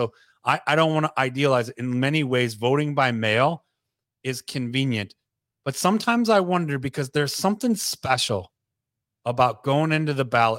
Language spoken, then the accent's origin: English; Midwest, United States; moved away as an adult; Now I'm a former Midwesterner.